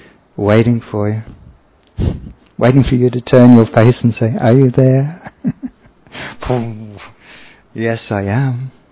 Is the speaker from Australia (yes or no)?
yes; Australia; Sorry, I'm from Australia.